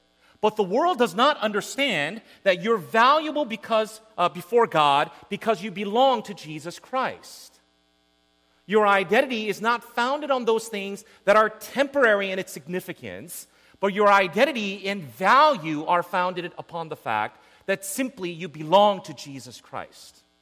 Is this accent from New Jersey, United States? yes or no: no; Escondido, California, United States; I'm from Escondido. Sharon and I no longer say we're from San Diego